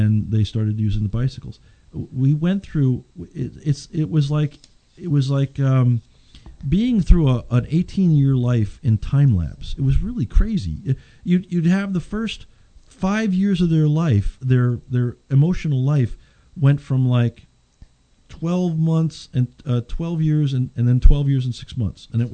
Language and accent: English; Bronx, New York, United States; born there; also born or lived in Yonkers / Clifton / Parsippany / Rockaway; I was born in the Bronx, New York. I lived in Yonkers, and then I moved to Clifton for 5 years. Then I moved to Parsippany for 11 years, and then I moved to Rockaway when I was married.